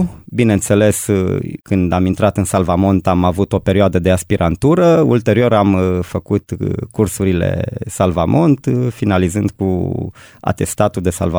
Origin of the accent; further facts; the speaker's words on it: Caransebeș, Caraș-Severin, Romania; born there; M-am născut în Caransebeș în anul 1988, în 23 noiembrie